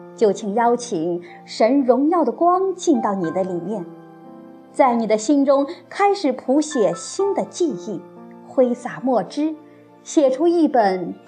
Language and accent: Chinese; China; 未雨绸缪，似乎是我们中国人的美德，但你有没有发现，正因为如此，我们中国人活得特别累。